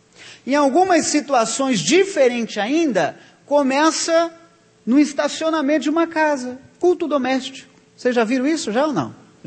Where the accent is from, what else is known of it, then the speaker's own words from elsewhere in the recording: Mato Grosso, Brazil; Oh, lá para minha terra tem muito. A gente chama lá na minha terra, em Mato Grosso, de águas quentes.